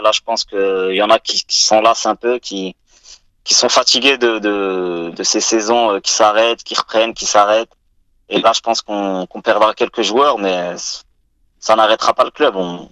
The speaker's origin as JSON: {"language": "French", "town": "Écuvilly", "region": "Hauts-de-France", "country": "France", "tie": "born or raised there", "said": "Alors moi, j'ai grandi à Écuvilly"}